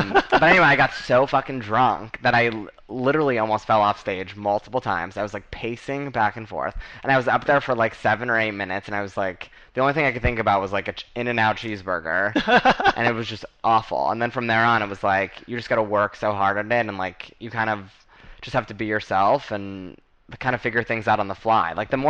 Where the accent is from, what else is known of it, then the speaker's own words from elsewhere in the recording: New Jersey, United States; I know. I'm from Central Jersey. So not Jersey Shore.